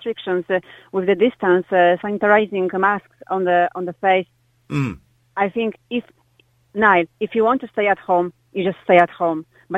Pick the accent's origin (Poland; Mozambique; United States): Poland; Yes, I am from Poland.